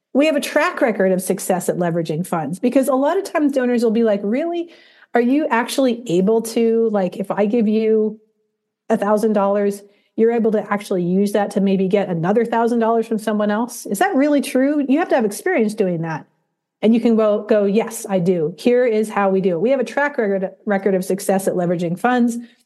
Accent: Oregon, United States; I'm from Oregon in the United States.

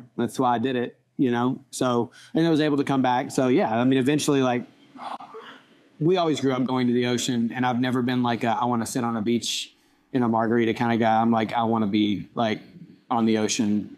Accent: Arkansas, United States; also born or lived in Austin, Texas; now in Portland, United States; we would just always lived in rural places growing up in Arkansas.

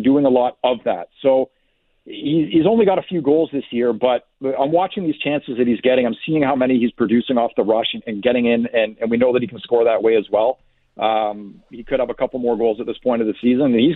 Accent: Ottawa, Ontario, Canada; I grew up in Ottawa. My family's there. I've got friends there.

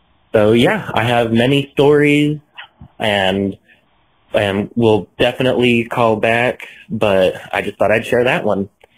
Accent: Wytheville, Virginia, United States; I'm from Wytheville, Virginia. And growing up, just about every house I lived in was haunted.

